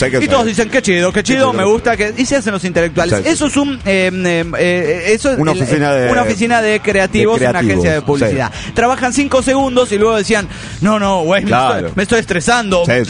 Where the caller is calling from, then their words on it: Bogotá, Bogotá Capital District, Colombia; de Bogotá, Colombia.